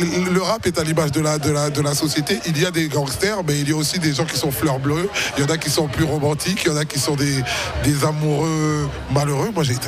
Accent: DR Congo; now in Switzerland; Moi je suis congolais, on est un peu moins ponctuel au Congo.

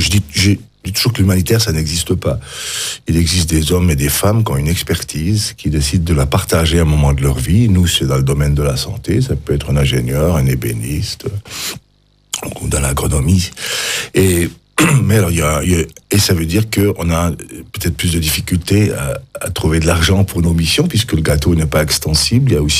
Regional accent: Neuchâtel, Switzerland; Et puis Neuchâtel, ben parce que voilà, je suis neuchâtelois

